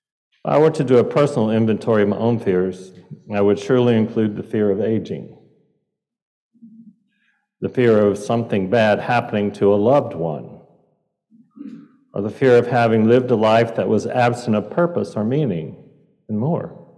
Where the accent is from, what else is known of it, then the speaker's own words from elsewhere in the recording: the South, United States; I grew up in the South, and every day was full of insects.